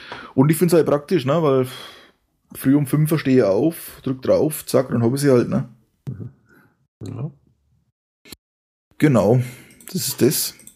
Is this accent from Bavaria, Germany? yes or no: yes; Forchheim, Bavaria, Germany; ich komme ja aus dem Vorheimer Landkreis, das heißt, für mich ist halt Vorheim und Fränkische Schweiz interessant